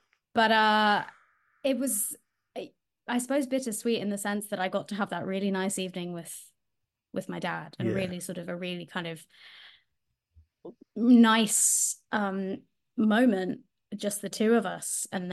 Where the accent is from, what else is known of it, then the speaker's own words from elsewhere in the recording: London, United Kingdom; born there; moved away; I was born in London, and we moved to the States for his job.